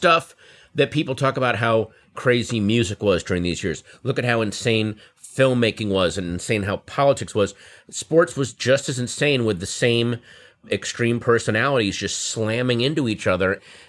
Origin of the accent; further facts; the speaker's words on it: Virginia, United States; I was growing up in Northern Virginia